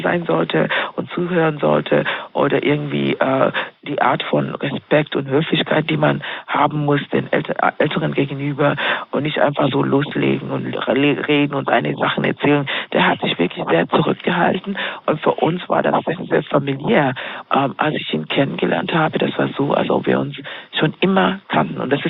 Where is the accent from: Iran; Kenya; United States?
Kenya; Und ich bin Kenianerin, in Kenia aufgewachsen, dort groß geworden.